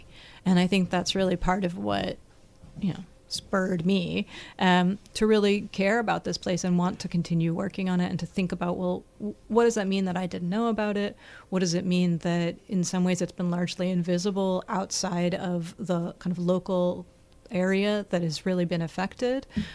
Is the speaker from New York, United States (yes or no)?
yes; New York, United States; I grew up in New York, and I actually spent a lot of time on the Lower East Side. I didn't grow up on the Lower East Side, but I grew up not too far from there.